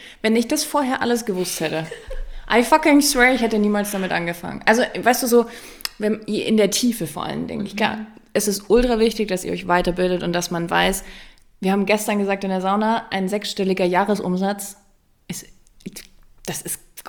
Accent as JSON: {"language": "German", "region": "East Germany", "country": "Germany", "said": "Ich komme nicht aus Unternehmerfamilie. Ich bin ein DDR-Ostkind. Wir hatten keine Kohle, wirklich ein Minute. Wir hatten kein Geld."}